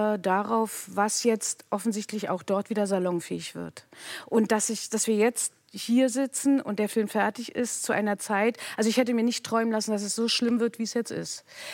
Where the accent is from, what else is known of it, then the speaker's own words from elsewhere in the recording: Berlin, Germany; Und Osten, ich komme aus dem Osten, natürlich aus Berlin. Das ist meine Heimat, das ist meine Herkunft.